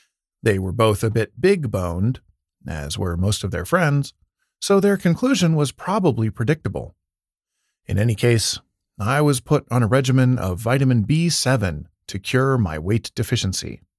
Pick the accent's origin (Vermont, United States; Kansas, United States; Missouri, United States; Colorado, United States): Vermont, United States; I grew up in Vermont's apple country.